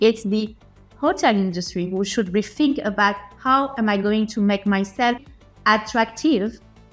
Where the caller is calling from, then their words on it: Switzerland; I'm from Switzerland and I'm a good sleeper because I will be 45 this year.